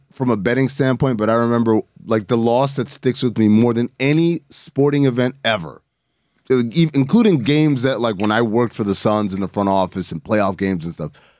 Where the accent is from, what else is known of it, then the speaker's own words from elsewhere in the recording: Sudan; So when you're growing up in Sudan, and like you adopt with like you have like one of three options